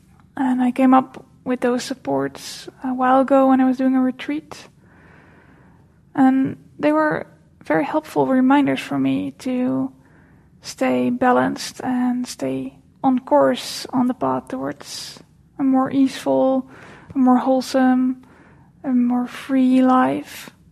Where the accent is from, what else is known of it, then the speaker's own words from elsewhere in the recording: Netherlands; English is a second language; now in United States; I am from the Netherlands, and I live in the U.S. That's where the accent and the weird name is from.